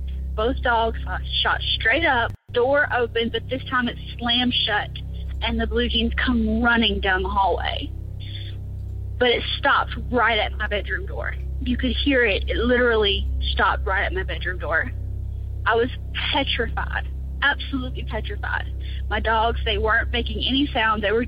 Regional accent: Louisiana, United States; Hi, Tony. … I'm from North Louisiana.

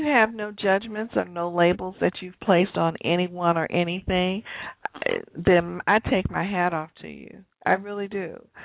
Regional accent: Georgia, United States; I grew up in Georgia. Well, I travel quite a bit, but my parents are originally from Atlanta

